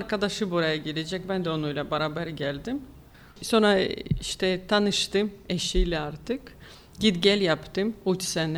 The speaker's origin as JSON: {"language": "Turkish", "country": "Ukraine", "second_language": "Turkish", "moved": "yes", "lives_now": "Turkey", "said": "Ya ben Ukraynalıyım. Ukrayna'dan buraya geldim."}